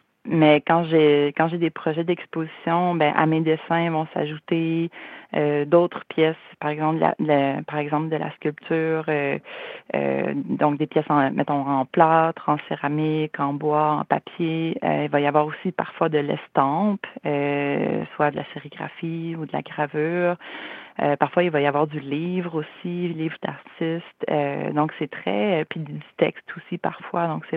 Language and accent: French; Carleton-sur-Mer, Quebec, Canada; habité une vingtaine d'années à Québec, je suis revenue en Gaspésie ça va faire 5 ans l'automne. Puis en revenant en Gaspésie, parce que je suis originaire de la Gaspésie.